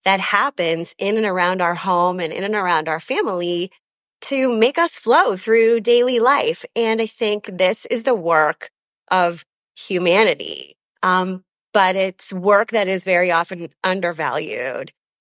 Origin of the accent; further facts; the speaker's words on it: Canada; also born or lived in London; now in Chicago, United States; I am based in Chicago, but I do want to say to you, 08, and I'm actually Canadian. My family is all born in Canada, and we have lived also in London, England. Now we're in Chicago